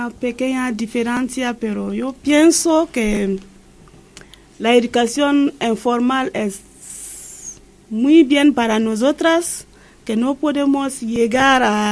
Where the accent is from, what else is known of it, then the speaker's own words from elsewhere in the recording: Burkina Faso; Spanish is a second language; soy de Burkina Faso, soy alumna en la escuela del barrio del Pilar.